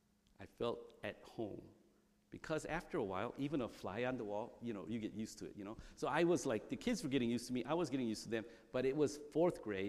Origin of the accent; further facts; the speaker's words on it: South Korea; the kids that looked like me but spoke Korean and grew up in Korea as a little kid